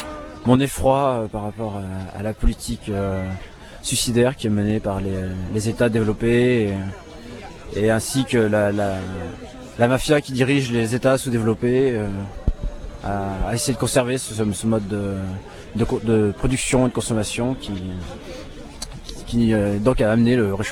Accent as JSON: {"language": "French", "town": "Lyon", "region": "Auvergne-Rhône-Alpes", "country": "France", "said": "Je viens de Lyon, en France"}